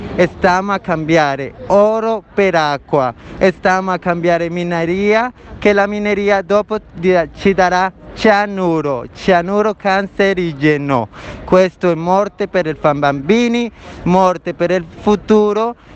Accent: Colombia; Italian is a second language; Buenas tardes … sono colombiana

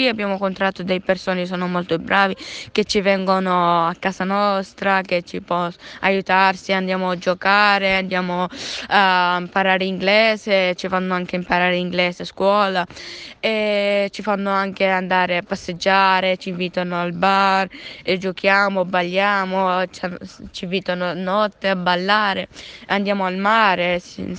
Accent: Aleppo, Aleppo Governorate, Syria; Italian is a second language; now in Italy; Da Aleppo, sì, sono da Aleppo io. E dopo siamo venuti in Italia per questo motivo.

